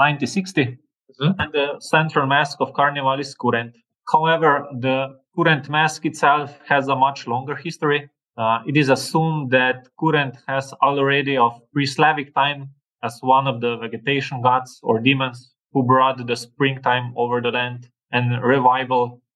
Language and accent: English; Ptuj, Drava, Slovenia; I'm from Ptuj. I'm 37 years old.